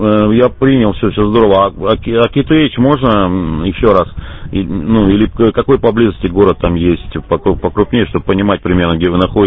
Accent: Siberia, Russia; Нормально купаться можно, мы тут сибиряки все, вот.

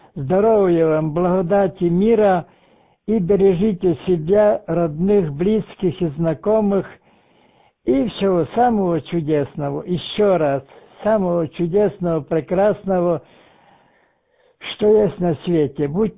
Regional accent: Uzhhorod, Zakarpattia Oblast, Ukraine; Я с Ужгорода

